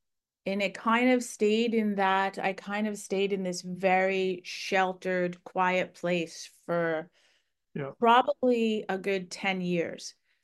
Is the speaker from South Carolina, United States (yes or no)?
no; Long Island, New York, United States; moved away as an adult; My journey, it just started out as a typical, you know, child growing up in Long Island, New York.